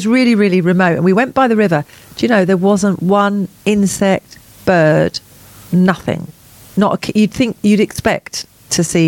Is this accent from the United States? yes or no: no; East of England, United Kingdom; Maybe because I'm from Essex.